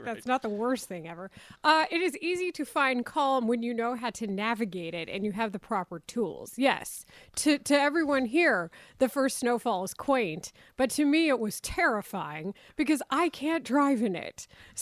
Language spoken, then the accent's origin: English; Texas, United States; And that's what it's like growing up in Texas. You just wait for it to melt.